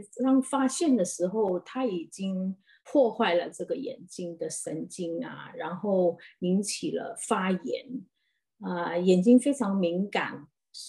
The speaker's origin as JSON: {"language": "Chinese", "country": "China", "moved": "as an adult", "lives_now": "Sydney, Australia", "said": "我来自中国，然后我是现在住在悉尼，我是2011年来澳洲定居的"}